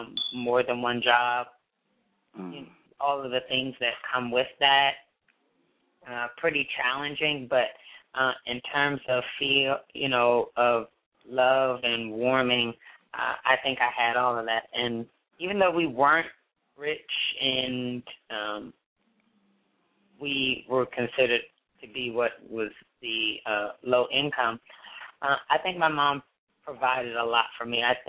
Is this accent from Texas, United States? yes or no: no; New Jersey, United States; now in Washington, United States; So I get tagged as being a Washingtonian all of the time, but the truth is that I'm originally from New Jersey.